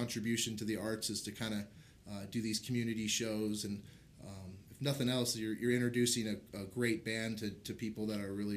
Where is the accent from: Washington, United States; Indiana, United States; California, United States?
California, United States; Santa Cruz; Yeah, I grew up in Santa Cruz, moved up here for school, and have pretty much lived here since 92.